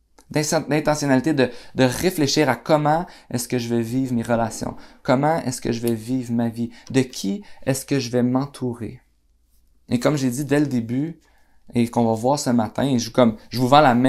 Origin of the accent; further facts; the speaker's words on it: Gatineau, Quebec, Canada; Je suis né à Gatineau, j'ai grandi, j'ai toujours vécu à Gatineau.